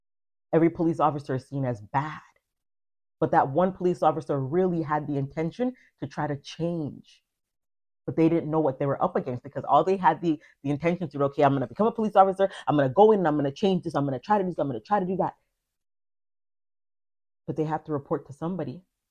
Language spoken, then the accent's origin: English; Jamaica; and I can speak from a West Indian stance as a Jamaican, Black people, we are unforgiving.